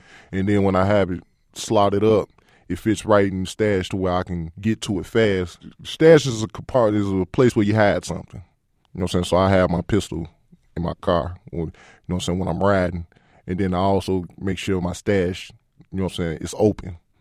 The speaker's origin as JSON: {"language": "English", "town": "Chicago", "region": "Illinois", "country": "United States", "tie": "born or raised there", "said": "I grew up in Humboldt Park when it was wild."}